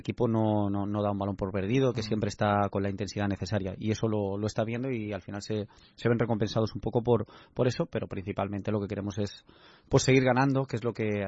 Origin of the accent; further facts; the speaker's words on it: Balearic Islands, Spain; Y evidentemente jugar en el equipo de mi tierra, como es el Mallorca, pues quieras o no quieras, pues es una sensación diferente, ¿no?